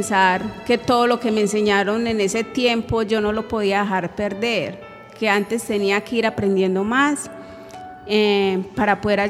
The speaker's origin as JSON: {"language": "Spanish", "town": "Yarumal", "region": "Antioquia", "country": "Colombia", "lives_now": "Briseño, Colombia", "said": "Yo soy de Yarumal, soy de del Cedro, perteneciente a Yarumal. Hace 16 años, 17 más o menos, estoy viviendo acá en Briseño. Es un pueblito muy bonito. Yo tuve la oportunidad de más pequeña estar viviendo acá, cuando tenía por ahí 5, 6, 7 años."}